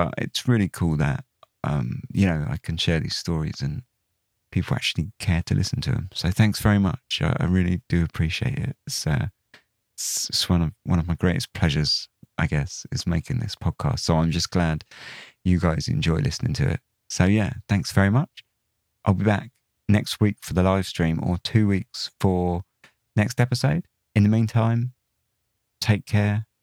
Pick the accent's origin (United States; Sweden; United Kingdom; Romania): United Kingdom; England; obviously, being English, you might sort of say, no, you're talking nonsense, Ben.